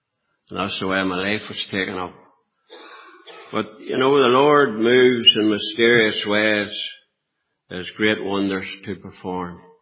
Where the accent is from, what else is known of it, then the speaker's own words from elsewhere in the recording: Northern Ireland, United Kingdom; I was brought up in South Armagh, about 2 miles from Ure and a mile from Bessbrook. I had 3 sisters, 2 brothers.